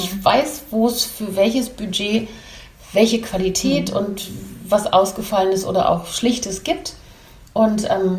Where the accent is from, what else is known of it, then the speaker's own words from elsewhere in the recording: Belgium; Dann kenne ich als Belgierin natürlich auch, nächstes Wochenende bin ich auf einem Familienfest in Belgien.